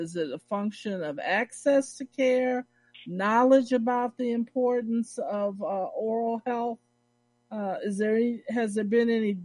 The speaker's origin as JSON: {"language": "English", "town": "Chicago", "region": "Illinois", "country": "United States", "lives_now": "Milwaukee, United States", "said": "I'm from Chicago, and I always had Black health professionals. We saw them. We knew them. I didn't know anything else but that. But upon coming to Milwaukee, I find a very different scenario."}